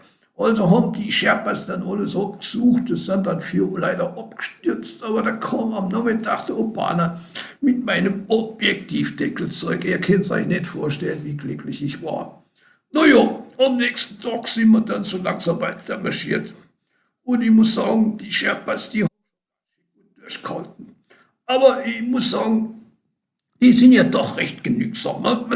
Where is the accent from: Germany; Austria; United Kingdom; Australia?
Austria; Ich komme aus Österreich, wie man schon hören kann.